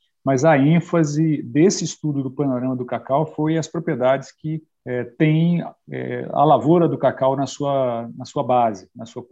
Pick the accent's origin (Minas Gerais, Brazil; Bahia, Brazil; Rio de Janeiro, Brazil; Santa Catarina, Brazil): Bahia, Brazil; eu nasci na Bahia, eu sou do sul da Bahia e fiz agronomia na Bahia, na Universidade Federal da Bahia